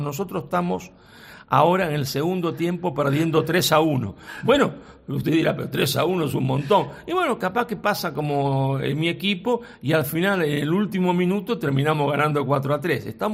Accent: Argentina; yo también soy como todo argentino, nos gusta el fútbol

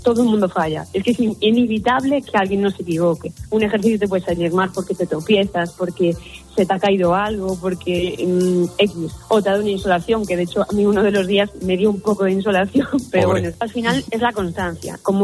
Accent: Galicia, Spain; yo que vengo de Galicia, donde hace frío.

